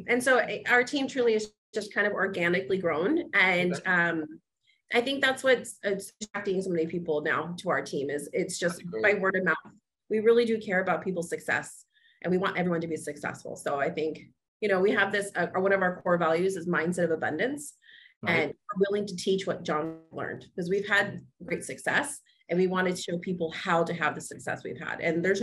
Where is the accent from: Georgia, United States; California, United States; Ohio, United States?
California, United States; now in Castro Valley, United States; I come from Orange County, which is a concrete jungle, as my husband calls it, where you have everything at your fingertips, malls, everything.